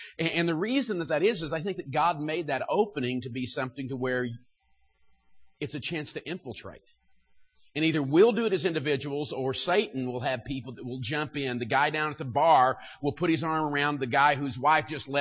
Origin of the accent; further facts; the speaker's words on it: Missouri, United States; by the way, I'm from Missouri, so you can guess where the bias will, this will be.